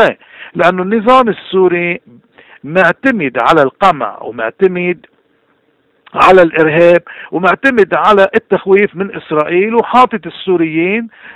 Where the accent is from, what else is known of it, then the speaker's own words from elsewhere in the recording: Lebanon; نحن كلبناني